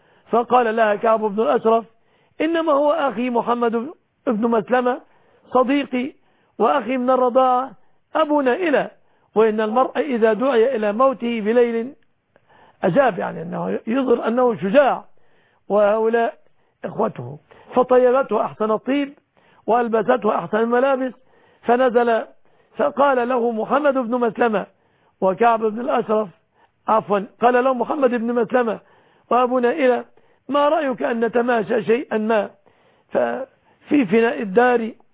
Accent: Egypt; بلادنا مصر

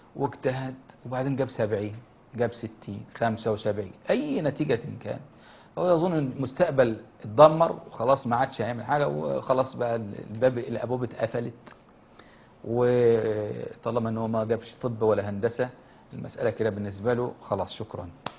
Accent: Egypt; في الرمضاء درجة الحرارة لما جت عندنا في مصر وتجاوزت 45 والكلام ده

